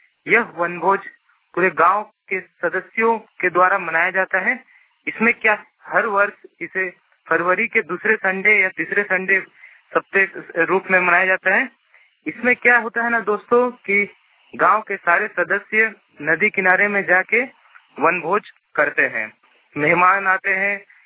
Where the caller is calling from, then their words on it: Jharkhand, India; गांव गोपालपुर टोला लिपि उर्दू प्रखंड पोर्ट का जिला पूर्वी सिंहभूम से बोल रहा हूँ।